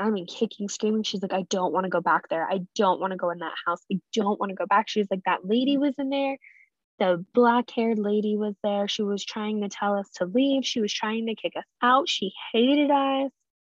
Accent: Colorado, United States; also born or lived in Texas; now in Arizona, United States; I'm from Colorado and you definitely can't find that there.

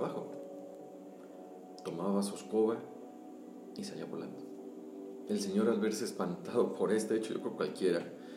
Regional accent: Irapuato, Guanajuato, Mexico; Yo soy oriundo de Irapuato

